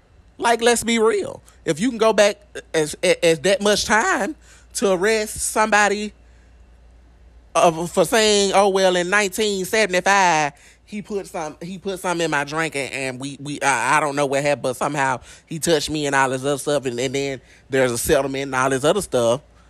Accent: Greenwood, Mississippi, United States; I'm from LaFleur County. I live in LaFleur County. I'm from Greenwood, Mississippi.

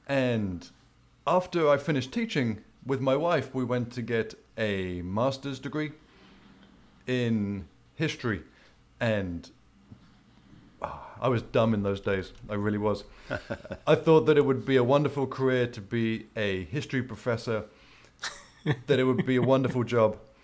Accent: United Kingdom; now in Florida, United States; I am a British guy who left many years ago because of the lack of sunshine, and I now live in Florida

